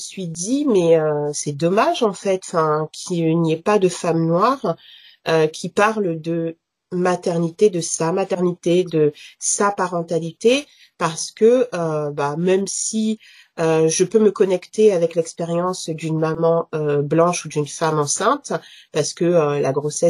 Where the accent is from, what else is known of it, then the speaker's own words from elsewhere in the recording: France; je suis maman de 3 enfants, je suis française d'origine camerounaise, je vis en région parisienne avec mon compagnon.